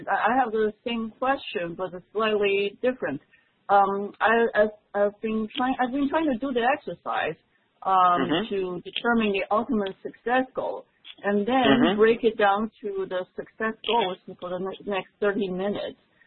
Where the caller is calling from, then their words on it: Taiwan; I'm actually calling from Taiwan.